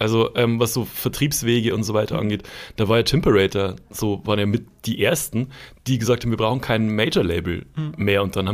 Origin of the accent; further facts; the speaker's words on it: Schwandorf, Bavaria, Germany; kommt aus Schwandorf, aus dem Ort, wo ich aufgewachsen bin.